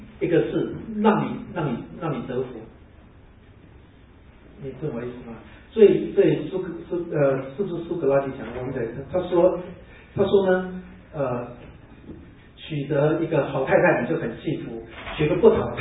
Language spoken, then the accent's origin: Chinese; Fujian, China; now in United States; 你看我是个福建人，我太太是四川人